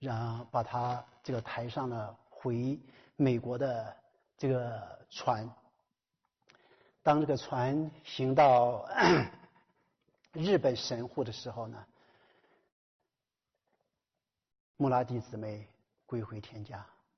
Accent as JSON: {"language": "Chinese", "town": "Yantai", "region": "Shandong", "country": "China", "tie": "born or raised there", "said": "是到了我的家乡山东烟台的登州"}